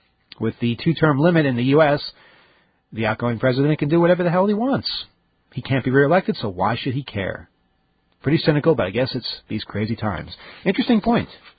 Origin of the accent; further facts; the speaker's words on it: Canada; As a Canadian, the thing I like most about our elections is that there's generally just a few months of campaigning before the election.